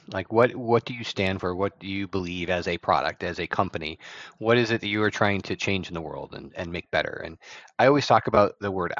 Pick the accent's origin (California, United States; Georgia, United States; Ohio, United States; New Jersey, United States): New Jersey, United States; now in Oregon, United States; Grew up on the East Coast in New Jersey.